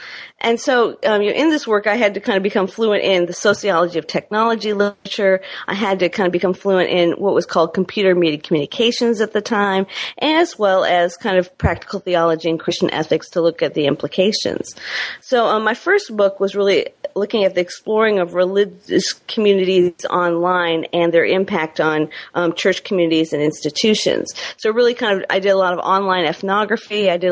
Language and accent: English; Michigan, United States; stringing for a couple newspapers from my home state of Michigan